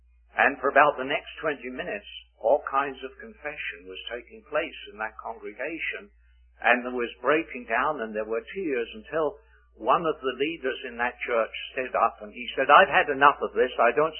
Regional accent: Canada; See, I come from Canada and I can speak of what I see there.

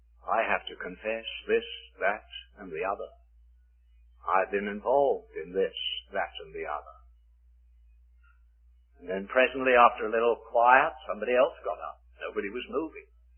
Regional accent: Canada; See, I come from Canada and I can speak of what I see there.

